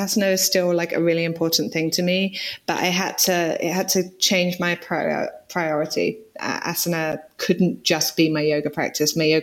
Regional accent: United Kingdom; me being British, I don't feel I need to pledge my allegiance so much

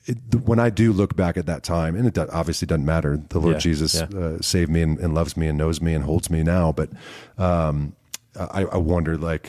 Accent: Detroit, Michigan, United States; now in Fort Worth, United States; Yeah, I grew up in the Detroit area, and my dad was in professional baseball, so we moved around a lot.

